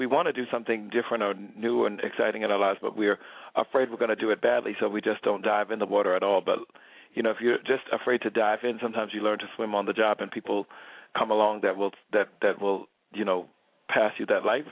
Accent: Teaneck, New Jersey, United States; also born or lived in The Bronx; now in Brooklyn, United States; I was born in the Bronx, raised in Teaneck, New Jersey, but I think of my home as Brooklyn, because that's where I've been living since 1995

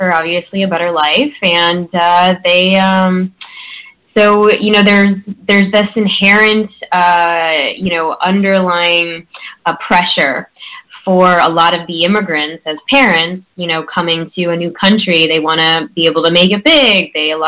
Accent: Chicago, Illinois, United States; Yes, yes. Yep, born and raised in Chicago in the Midwest.

